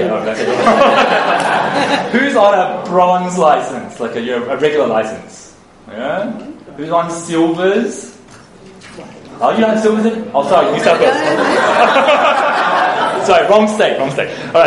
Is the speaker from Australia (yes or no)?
yes; Australia; also born or lived in Hong Kong; I was born in Hong Kong. I came to Australia when I was about 7, 8 years old because my grandparents wanted to escape the communists. And so we came to Australia.